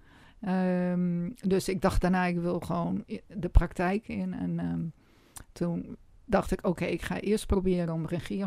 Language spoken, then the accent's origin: Dutch; Assen, Drenthe, Netherlands; ik ben opgegroeid in Assen, of All Places.